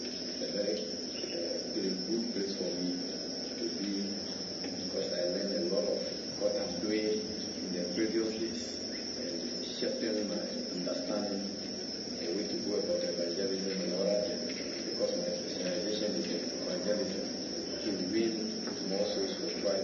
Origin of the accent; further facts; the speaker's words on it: Volta, Ghana; Yeah, we are from the Volta region, around the Kwando district.